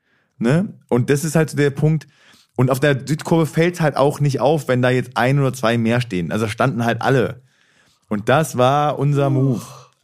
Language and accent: German; Cologne, North Rhine-Westphalia, Germany; ich wollte halt unbedingt ein Spiel sehen in Köln, in meiner Heimat und das Deutschlandspiel halt auch so.